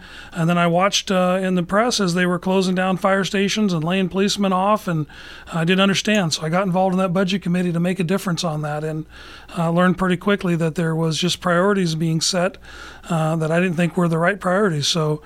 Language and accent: English; Oakland, Oregon, United States; So I'm very fortunate to have grown up here in Douglas County. I grew up in Oakland with my mom and dad and my three brothers, and all my brothers still live here in Oregon.